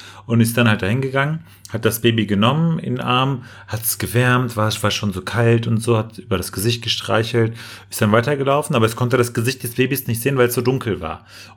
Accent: Turkey; German is a second language; dass eine Frau auch aus meiner Heimatstadt quasi nach Ankara gefahren wurde für eine Geburt.

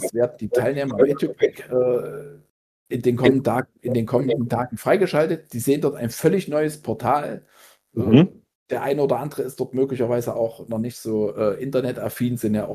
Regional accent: Dolpen, North Rhine-Westphalia, Germany; Ich komme ja aus Dolpen und war dort auch 5 Jahre lang Trainer in einer recht erfolgreichen Zeit.

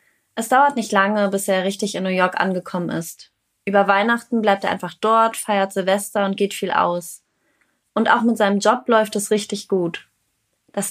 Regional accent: Berlin, Germany; now in Munich, Germany; Wir sind in Berlin zusammen zur Schule gegangen. Jetzt lebe ich in München

